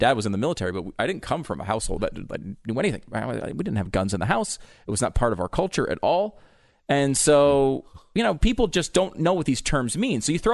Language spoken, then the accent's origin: English; Connecticut, United States; I could say that growing up in Connecticut, largely, I don't think I would have, you know, if I wasn't in this business, I wouldn't have any interest or knowledge about what a semi-automatic weapon was.